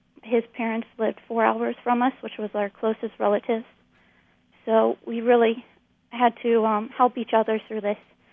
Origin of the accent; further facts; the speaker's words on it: Nebraska, United States; And I grew up here in Nebraska, so I had a good rude awakening and a lesson going to Manhattan and learning how to survive there.